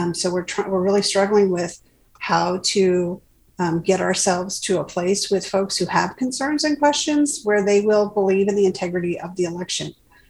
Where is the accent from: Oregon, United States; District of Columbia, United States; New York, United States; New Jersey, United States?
District of Columbia, United States; Washington; moved away as an adult; My mom was super politically active, and I grew up in Washington, D.C. I used to study in high school at the Library of Congress in the reading room.